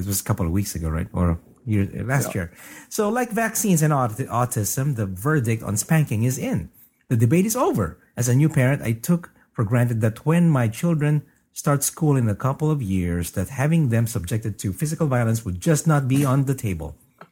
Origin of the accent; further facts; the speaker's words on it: Deep South, United States; So, growing up in the Deep South, corporal punishment was expected at home and at school.